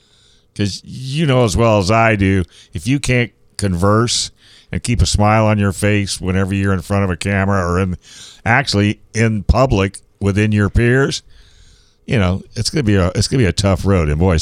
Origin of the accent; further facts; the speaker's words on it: Vallejo, California, United States; born there; Yeah, I was born in Vallejo, so I know that track